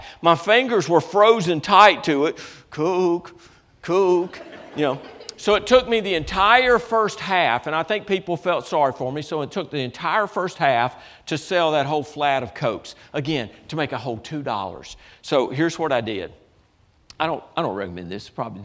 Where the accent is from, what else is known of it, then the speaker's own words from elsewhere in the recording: Athens, Georgia, United States; I was born in Athens. I was raised in that area, so I love Georgia football